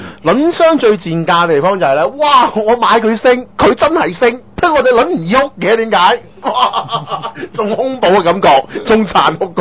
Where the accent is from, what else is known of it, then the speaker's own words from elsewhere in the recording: Hong Kong; 我哋香港人